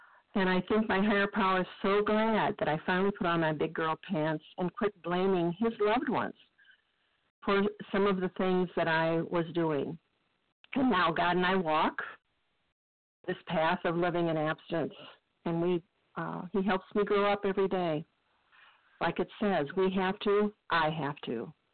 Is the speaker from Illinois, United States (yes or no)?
yes; Illinois, United States; I'm from North Central Illinois and a compulsive overeater, and so glad to be here this morning.